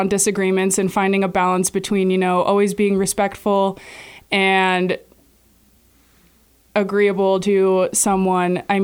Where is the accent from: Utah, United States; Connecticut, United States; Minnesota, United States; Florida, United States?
Utah, United States; Helper; I want people to know that I am from the community. I grew up in Helper. It's where my values were built. It's where my future is rooted.